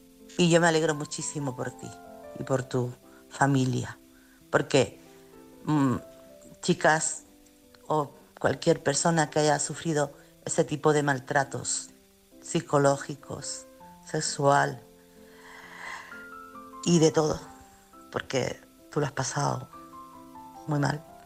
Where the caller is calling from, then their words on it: Chiclana, Andalusia, Spain; corresponsal de Chiclana.